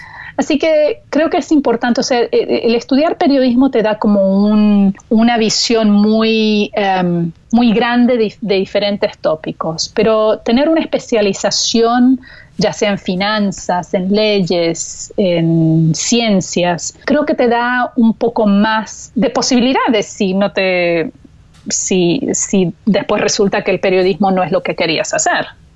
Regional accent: United States; Yo soy las dos cosas, soy americana y soy latina.

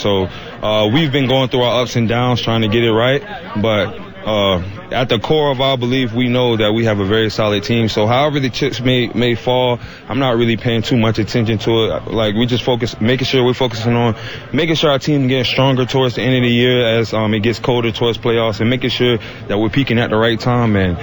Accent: Florida, United States; We're both from the South Florida area.

